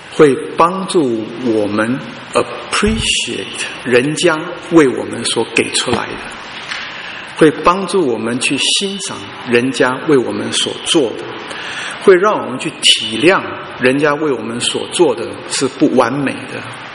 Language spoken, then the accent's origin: Chinese; China; 我们中国人不是说什么熟能生巧，对不对？